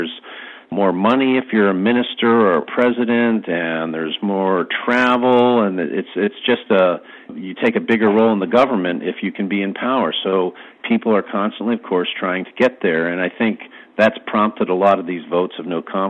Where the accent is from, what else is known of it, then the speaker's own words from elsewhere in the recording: United States; I grew up in America